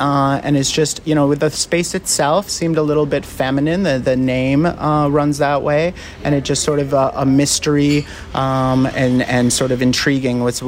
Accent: Vancouver, British Columbia, Canada; Where I grew up in British Columbia, in Vancouver, Kitsilano is a large Greek neighborhood.

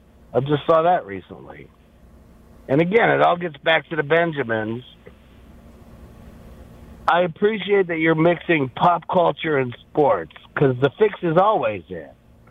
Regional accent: Michigan, United States; now in Ohio, United States; And you know, like I say, I grew up in Michigan, where everybody played hockey like they played baseball, right? And I moved to Ohio.

